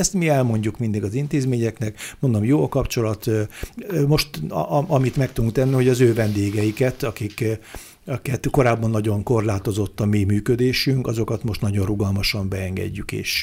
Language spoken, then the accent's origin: Hungarian; Hungary; Sőt, én patrióta magyarként, csak. Magyar borászként, én azt vallom